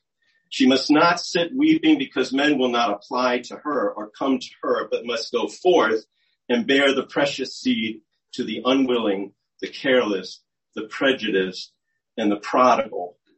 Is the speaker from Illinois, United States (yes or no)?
no; New Jersey, United States; I grew up in New Jersey, and I'm sick and tired of hearing about things going on in Jersey that are contrary to God's word.